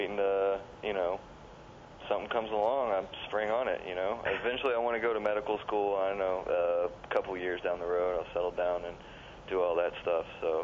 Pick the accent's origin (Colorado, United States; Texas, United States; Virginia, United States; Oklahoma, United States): Texas, United States; Dallas; Dallas, Texas.